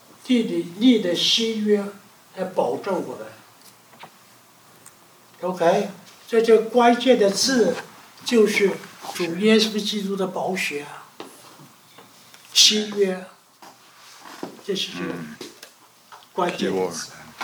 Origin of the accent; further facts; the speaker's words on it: China; 像我们中国人，很多人只知道信佛，只知道信道教什么啊等等等等